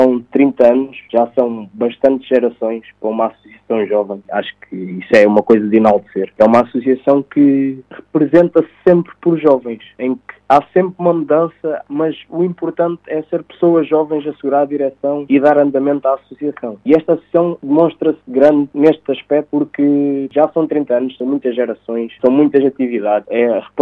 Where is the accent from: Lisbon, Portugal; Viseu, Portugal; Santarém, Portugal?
Santarém, Portugal; Glória do Ribatejo; na minha terra, na Glória do Ribatejo, foi sempre uma terra bastante conhecida por força no associativismo